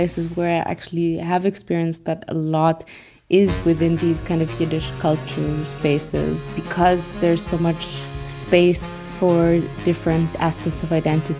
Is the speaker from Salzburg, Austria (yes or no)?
no; Vienna, Austria; English is a second language; I'm from Vienna, Austria.